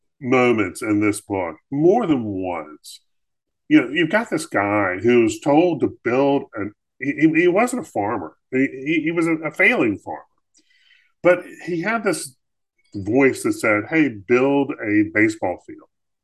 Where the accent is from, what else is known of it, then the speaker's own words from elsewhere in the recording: Fayetteville, North Carolina, United States; a real person from Fayetteville, North Carolina, which I consider my hometown.